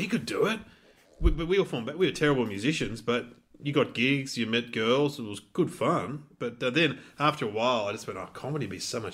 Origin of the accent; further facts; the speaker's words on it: Mitcham, Victoria, Australia; I grew up in Mitcham, and you didn't.